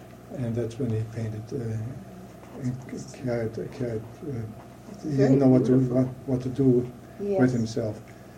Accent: Vienna, Austria; Well, I grew up in Vienna. I spent my first 20 years in Vienna. It was a wonderful middle-class family.

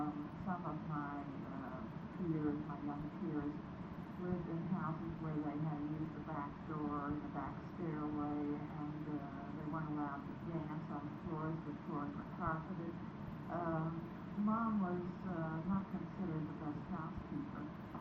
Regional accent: Beaver, Pennsylvania, United States; born there; I was born in Beaver down the river, down the river.

